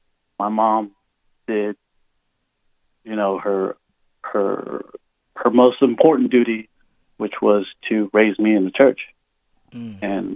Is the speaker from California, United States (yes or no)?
no; Normal, Illinois, United States; I'm a 29-year-old Mexican-American male, and I don't know my biological father. And I was raised in Normal, Illinois.